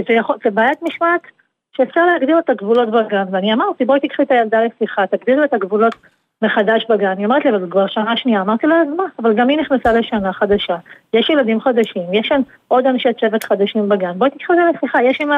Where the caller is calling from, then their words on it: North, Israel; אני מצפון הארץ